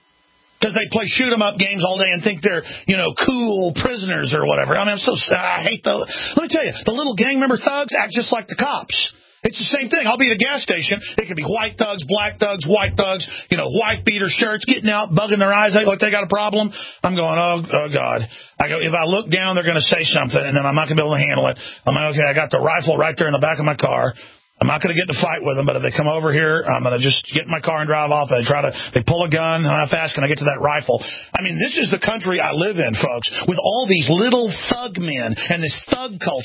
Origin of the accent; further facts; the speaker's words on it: Dallas, Texas, United States; I mean, I grew up in Dallas, folks, people that walked around like that.